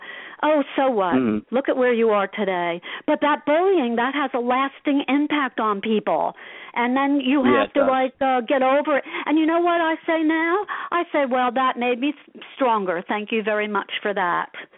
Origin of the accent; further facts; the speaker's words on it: Asbury Park, New Jersey, United States; I got a Jersey attitude real quick, I grew up in Asbury Park